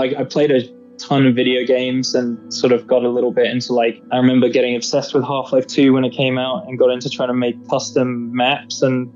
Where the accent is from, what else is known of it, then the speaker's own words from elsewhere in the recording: England, United Kingdom; obviously I am English. I'm like from there. I grew up there, but I always sort of didn't quite feel like I embraced that side of my identity in the same way.